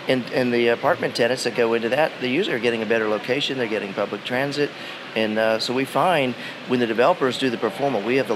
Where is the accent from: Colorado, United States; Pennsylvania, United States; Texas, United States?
Colorado, United States; also born or lived in Atlanta; now in Tuscaloosa, United States; Yeah, I grew up in Colorado, developer family, ended up in Atlanta at Emory Business School, somehow have committed sins and ended up over at the University of Alabama.